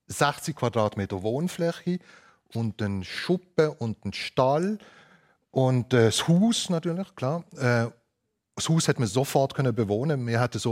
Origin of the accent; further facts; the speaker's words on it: Switzerland; now in Germany; ich bin weg im 84. Bin ich auf Deutschland gezogen.